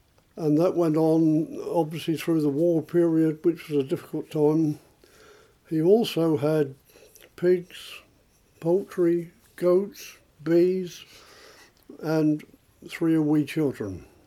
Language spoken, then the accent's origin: English; Hambledon, South East England, United Kingdom; also born or lived in Denmead; I was born in Denmead, but came to Hambledon, the outskirts of Hambledon, Chidden Farm, at the tender age of 18 months old in 1939. My parents were farmers.